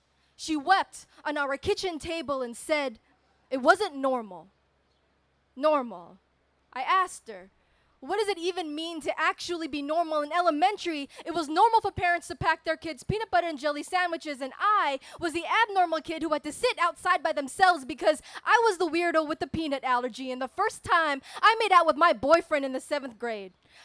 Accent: Philippines; I am Filipino, trans, queer, and I just moved here from San Diego.

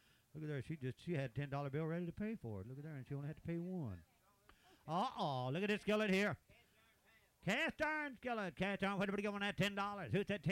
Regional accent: Shepherdstown, West Virginia, United States; from Martinsburg, Shepherdstown, West Virginia, Shepherdstown and Martinsburg.

